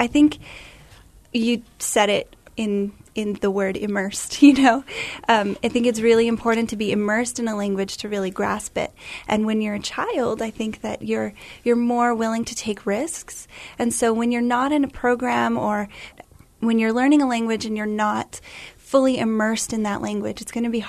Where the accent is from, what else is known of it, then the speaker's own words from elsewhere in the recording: United Arab Emirates; And I grew up in the United Arab Emirates, where I took Arabic classes that were a part of our daily our daily instruction.